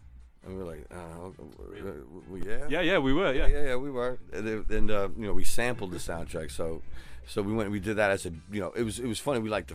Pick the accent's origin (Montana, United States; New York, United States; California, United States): New York, United States; New York City; now in Manchester, United Kingdom; I'm from New York City, man. I'm sitting here in Manchester, and people know a song that I wrote fucking 12 years ago.